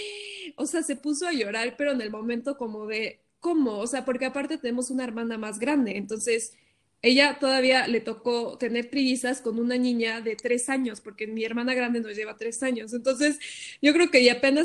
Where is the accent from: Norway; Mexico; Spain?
Norway; Spanish is a second language; yo para presentarme siempre … soy de Noruega y soy triista